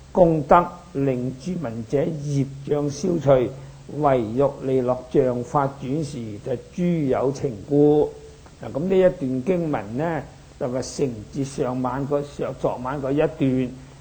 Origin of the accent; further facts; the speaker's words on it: Guangdong, China; 嗱咁我係廣東人，標準廣東話就讀室利啦。